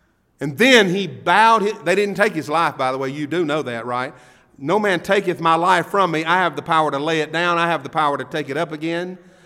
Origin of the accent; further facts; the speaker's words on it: Mississippi, United States; I'm kidding. I'm from Mississippi. What can I say?